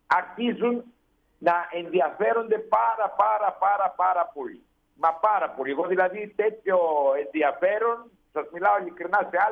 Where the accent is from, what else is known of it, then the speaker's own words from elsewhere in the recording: Thessaloniki, Central Macedonia, Greece; Εκεί πέρα στην Πάρο, εγώ ήμουν από τη Θεσσαλονίκη